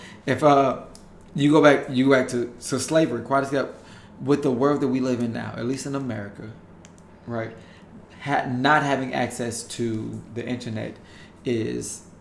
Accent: St. Louis, Missouri, United States; I'm from St. Louis. We can't pronounce R's.

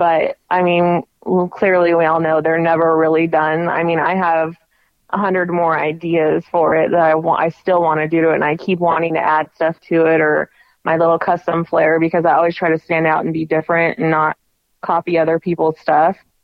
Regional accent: Sacramento, California, United States; I grew up in South Sac, where it's like a huge lowrider scene.

